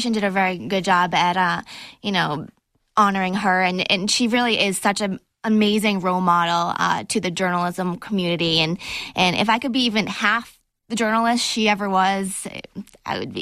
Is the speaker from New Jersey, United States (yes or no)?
no; Boston, Massachusetts, United States; accent: Boston; I'm from Boston, born and raised.